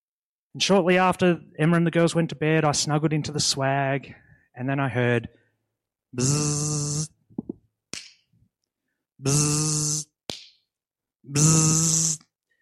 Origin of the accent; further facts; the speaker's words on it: Tasmania, Australia; See, I'm from Tasmania, and in Tasmania, we don't have swags to sleep in. It's too cold.